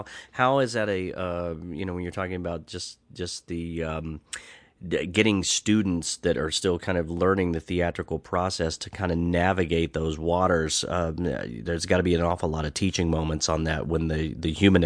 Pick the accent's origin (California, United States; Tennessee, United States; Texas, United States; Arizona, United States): Texas, United States; Yeah, I grew up in Texas. I was part of it 32 years ago, and it seems like that it's still the king out there in Texas.